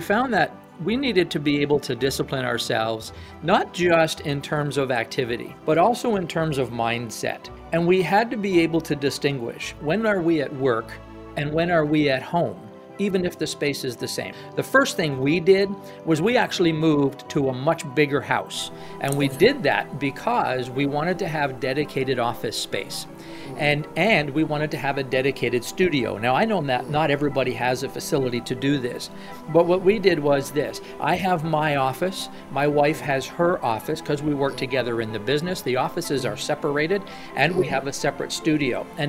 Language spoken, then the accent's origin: English; Ottawa, Ontario, Canada; I'm from Ottawa, Canada. Ottawa is Canada's capital, and it's cold here most of the year.